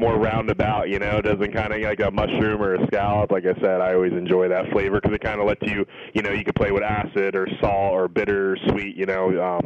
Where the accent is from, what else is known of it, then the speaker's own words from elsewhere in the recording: Florida, United States; now in Indiana, United States; I am from Florida, and a big hit when I came up to Indiana is that I kind of got some great seafood purveyors.